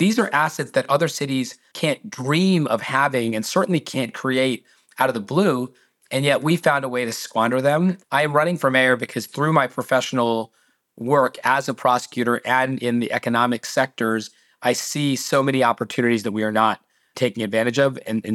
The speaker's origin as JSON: {"language": "English", "town": "Baltimore", "region": "Maryland", "country": "United States", "tie": "born or raised there", "said": "so much of why I love Baltimore has to do with how I got here. My mom and dad are retired city school teachers. When I was 3 years old, they crossed an oce"}